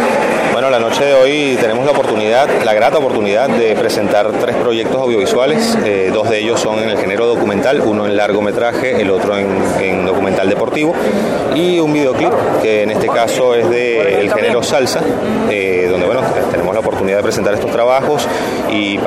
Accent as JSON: {"language": "Spanish", "town": "Puerto Cabello", "region": "Carabobo", "country": "Venezuela", "said": "a mi gente de Puerto Cabello, porque bueno, soy porteño"}